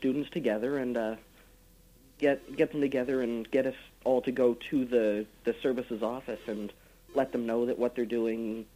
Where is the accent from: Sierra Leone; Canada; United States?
Canada; New Brunswick; now in Truro, Canada; Oh, well, I'm originally from New Brunswick, where I'm away at school, so.